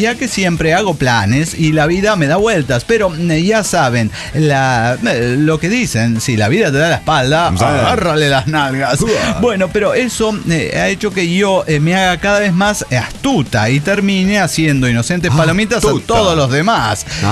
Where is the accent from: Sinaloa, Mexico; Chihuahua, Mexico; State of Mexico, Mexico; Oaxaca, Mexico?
Oaxaca, Mexico; Yo soy de Oaxaca. Pero los conocí en Monterrey, Nuevo León